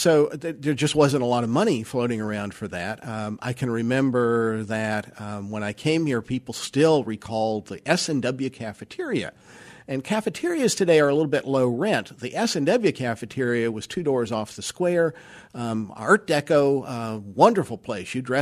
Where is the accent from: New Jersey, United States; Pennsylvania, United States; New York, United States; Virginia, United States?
Virginia, United States; Roanoke; I was growing up in Roanoke, Virginia at that point.